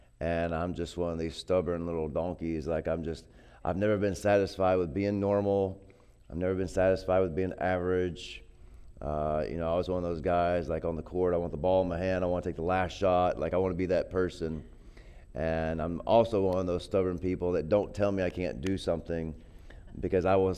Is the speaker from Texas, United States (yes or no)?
yes; Texas, United States; So I grew up in Texas, and Texas football's king, you know.